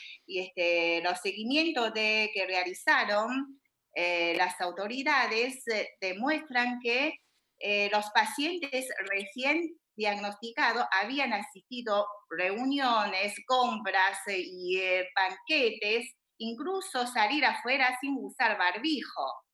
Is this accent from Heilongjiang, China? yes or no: yes; Harbin, Heilongjiang, China; la ciudad de Harbin, que yo soy de ahí, de mi ciudad natal de Harbin, es la capital de provincia de Heilongjiang, cerca de Rusia